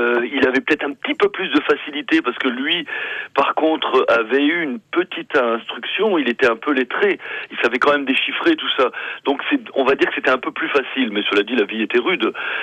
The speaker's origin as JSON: {"language": "French", "country": "France", "tie": "born there", "said": "nous, en fait, on est des enfants de France, on est nés en France"}